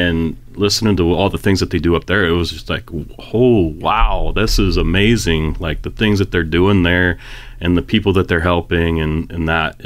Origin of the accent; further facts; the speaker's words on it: Pendleton, United States; graduating from Pendleton, growing up in Pendleton, I thought I knew what went on in town